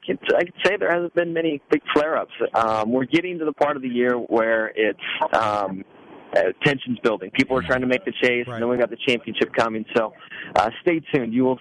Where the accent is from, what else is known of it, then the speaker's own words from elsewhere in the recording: California, United States; Growing up in Southern California, I thought I was going to race Indy cars, so Indy has a very special place in my heart